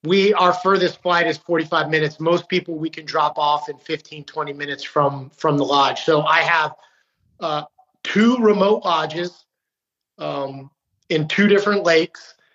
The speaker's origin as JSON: {"language": "English", "region": "Utah", "country": "United States", "tie": "born there", "lives_now": "Maryland, United States", "said": "living in Maryland. And, you know, but I was born in Utah."}